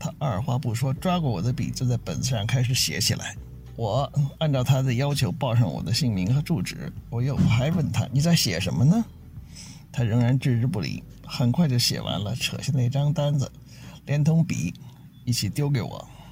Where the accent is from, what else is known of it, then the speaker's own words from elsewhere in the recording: China; moved away as an adult; now in United States; 那时候我从中国来美国大约一年多